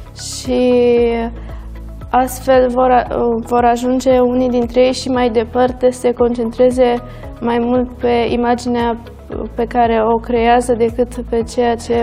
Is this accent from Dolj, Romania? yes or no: yes; Craiova, Dolj, Romania; Craiova este orașul meu natal. Am trăit aici toți cei 17 ani de până acum.